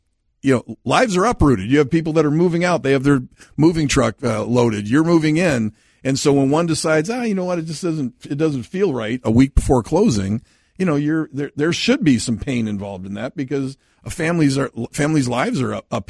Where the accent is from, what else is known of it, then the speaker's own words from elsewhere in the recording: East Grand Forks, Minnesota, United States; I mean, all of us that grew up in the 70s, you know, I grew up in East Grand Forks